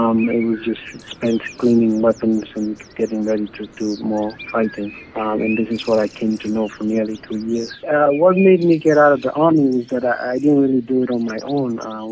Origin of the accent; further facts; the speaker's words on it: Sierra Leone; I am from Sierra Leone originally.